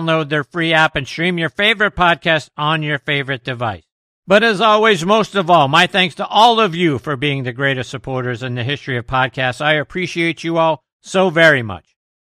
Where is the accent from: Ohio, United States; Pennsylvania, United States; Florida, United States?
Pennsylvania, United States; Pittsburgh; we're out there on TribLive.com in my hometown of Pittsburgh and the Pittsburgh Tribune Review site.